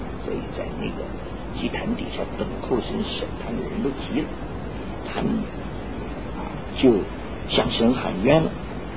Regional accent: China; 我们中国人常常说，一个做母亲的打儿子，打在儿身，痛在娘心

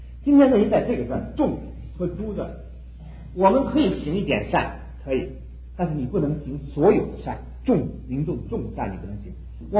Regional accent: China; 我们中国人三岁小孩都听过这个话，我也从小听到

